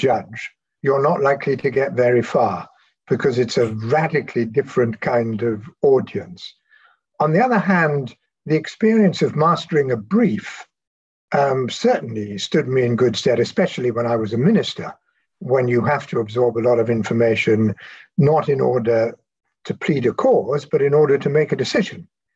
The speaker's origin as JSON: {"language": "English", "region": "Wales", "country": "United Kingdom", "tie": "born or raised there", "said": "I grew up in South Wales in a very solidly Labour stronghold."}